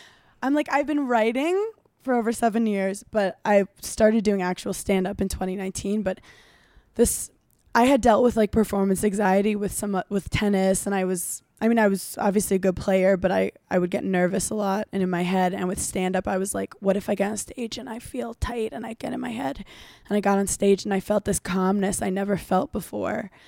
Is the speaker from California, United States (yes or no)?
no; New York City, New York, United States; he thought I was like … or something because I'm this girl from Brooklyn.